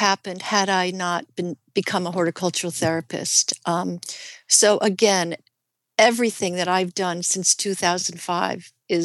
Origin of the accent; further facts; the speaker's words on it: Portland, Oregon, United States; Good Samaritan Hospital in Portland, Oregon. Now, what are the chances that what I needed was right in my hometown?